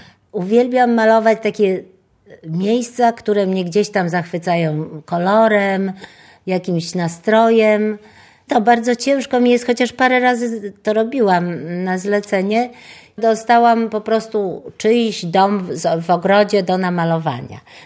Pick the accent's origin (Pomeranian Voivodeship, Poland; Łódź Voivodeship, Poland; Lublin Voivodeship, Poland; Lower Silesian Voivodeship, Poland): Pomeranian Voivodeship, Poland; Sopot; born there; Sopot, ja się urodziłam w Sopocie i znam go no, już dużo lat